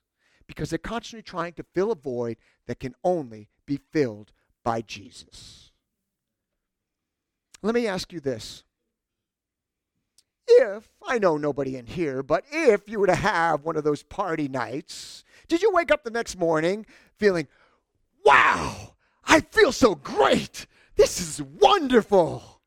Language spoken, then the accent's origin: English; New York, United States; Now, I was born and raised in New York.